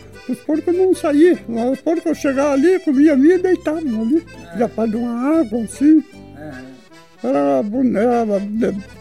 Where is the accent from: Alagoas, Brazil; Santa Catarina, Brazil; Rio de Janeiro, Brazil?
Santa Catarina, Brazil; São Domingos; born there; Em São Domingos.